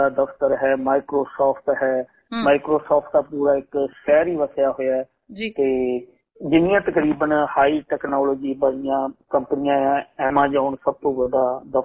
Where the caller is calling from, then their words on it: Seattle, Washington, United States; ਮੈਂ ਇਸ ਵਕਤ ਸਰਕਾਰੀ ਤੌਰ ਤੇ ਵਾਸ਼ਿੰਗਟਨ ਸਟੇਟ ਦਾ ਇੱਕ ਛੋਟਾ ਜਿਹਾ ਕਸਬਾ ਹੈ ਸਿਆਟਲ